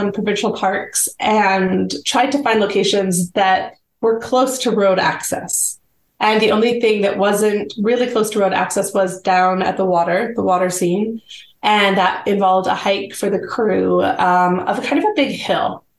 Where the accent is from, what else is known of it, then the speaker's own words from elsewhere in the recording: Edmonton, Alberta, Canada; born there; now in Calgary, Canada; I'm actually in Calgary, so we're south of Edmonton. Okay. Yeah, I was born in Edmonton